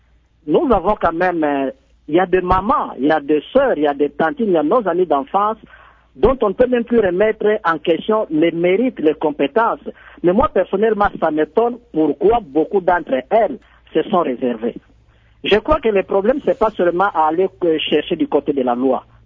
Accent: Bandundu, Kwilu, DR Congo; Moi, j'ai grandi à Bandundu-Ville

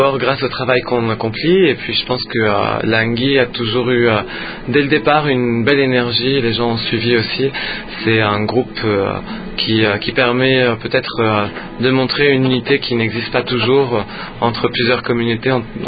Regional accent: France; moved away as an adult; now in Congo; donc je suis français d'origine, je suis au Congo depuis 2001.

